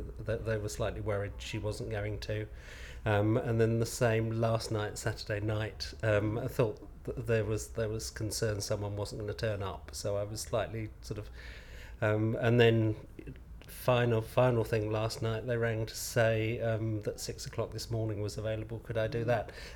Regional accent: Enfield, London, United Kingdom; now in London, United Kingdom; I was born in North London. Both my parents were from North London. So I was brought up in Enfield on the sort of northern edge of London, but in 10 years ago, moved to where I am now, just around the corner from the British Museum.

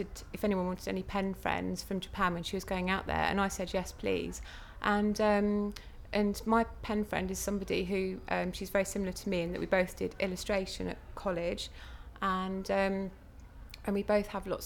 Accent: Reigate, South East England, United Kingdom; I'm 37 years old, and I'm from Reigate in Surrey.

